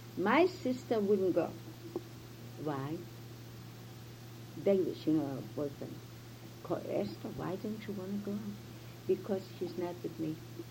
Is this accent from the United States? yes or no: no; Russia; first language Russian; moved away; And she knew that I was from Russia, from there, and I knew Russian and all that stuff, but I didn't know that.